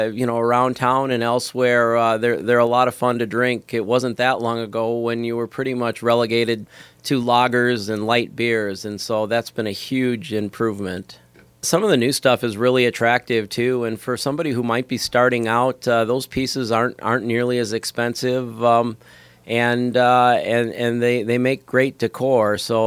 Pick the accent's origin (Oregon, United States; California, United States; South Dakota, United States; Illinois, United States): Illinois, United States; Chicago; Beer can collecting in the 70s was huge. I grew up in the Chicago area, and I think about every fourth or fifth kid collected beer cans